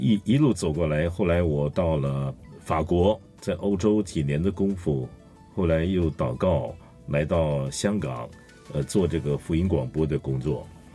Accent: Singapore; 我在新加坡长大，那时候高中的时候就信上帝了，信耶稣了。

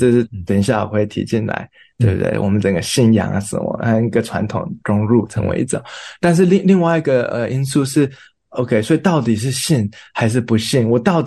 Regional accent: Taiwan; 但是我们台湾人很多都是拜啊，所以其实因为我从小是这样长大

